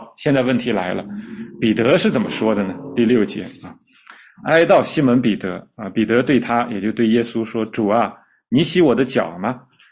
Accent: China; 我们中国人都知道叫入土为安嘛

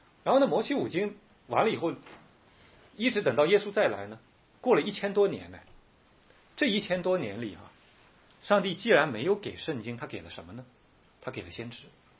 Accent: China; 比方说我们中国人讲究仁义礼智孝哈

